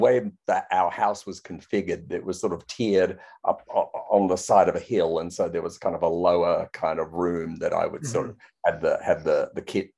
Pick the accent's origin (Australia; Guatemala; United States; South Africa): Australia; Brisbane, Queensland; now in Sydney, Australia; I was born in Sydney, but my parents relocated with us kids to Brisbane in the mid 60s. So I still think of Brisbane. It's about 700 miles north of where I am now in Sydney. I still think of that as my hometown